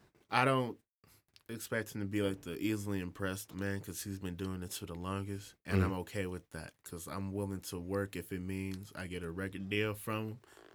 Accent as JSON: {"language": "English", "town": "Evergreen Park", "region": "Illinois", "country": "United States", "said": "I am from Evergreen Park, Illinois. That is not Chicago. Evergreen Park, Illinois."}